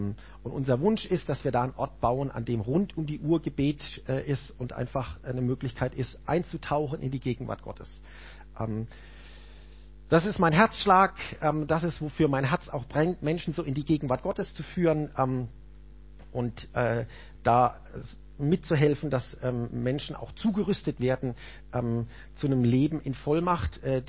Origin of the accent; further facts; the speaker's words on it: Karlsruhe, Baden-Württemberg, Germany; Ich komme aus Karlsruhe, bin dort einer der Leiter vom Gebetszentrum.